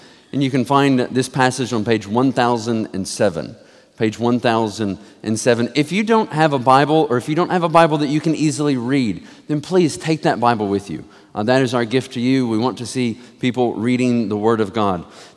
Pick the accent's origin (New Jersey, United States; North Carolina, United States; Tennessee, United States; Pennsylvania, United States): Tennessee, United States; Last week, I was out of town visiting family in East Tennessee. That's where my hometown is.